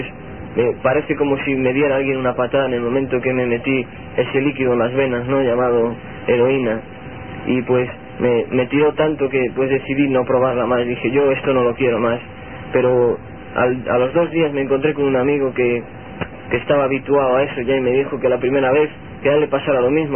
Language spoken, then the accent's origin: Spanish; Spain; soy un joven que tengo 19 años y soy de España. Yo nací en un hogar normal, un hogar de obreros